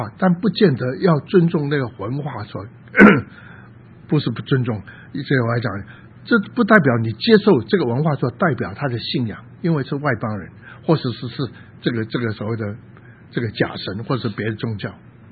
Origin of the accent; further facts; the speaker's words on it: China; 节期我绝对不反对，就像我们中国人过农历年，过个这庆祝啊。